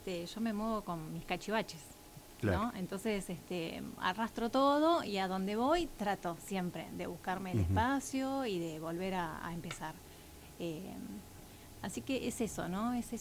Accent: Río Gallegos, Santa Cruz, Argentina; born there; also born or lived in Buenos Aires / Río Grande / Ushuaia; Yo soy nacida en Río Gallegos.

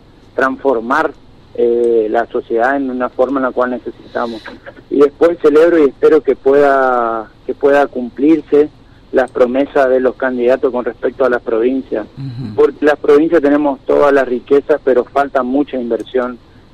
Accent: Argentina; somos la nación argentina y somos orgullosamente argentinos.

